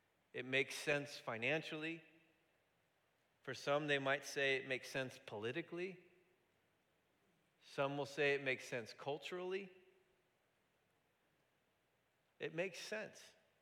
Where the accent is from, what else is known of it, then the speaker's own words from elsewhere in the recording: Fullerton, California, United States; It makes way more sense to plant in Fullerton. I grew up in Fullerton.